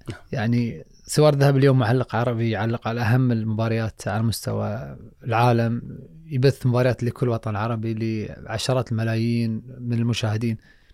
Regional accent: Qatar; احنا كقطريين حفظناها من الأغنية ومن الألوان

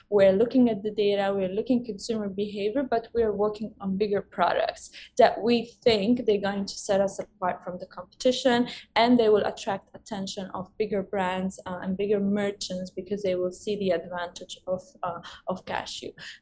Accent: Italy; I'm from Italy, but originally I'm from Morocco. So my dad's Moroccan.

